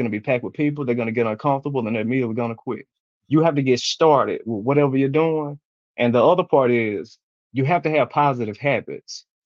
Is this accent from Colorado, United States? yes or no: no; Mississippi, United States; As I mentioned to you before we got on, I'm from Mississippi, the poorest state in the country.